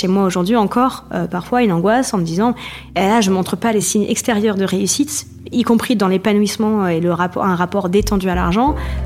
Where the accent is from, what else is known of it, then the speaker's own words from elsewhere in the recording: Provence-Alpes-Côte d'Azur, France; now in Paris, France; j'ai 38 ans, j'habite à Paris, mais je viens de Provence.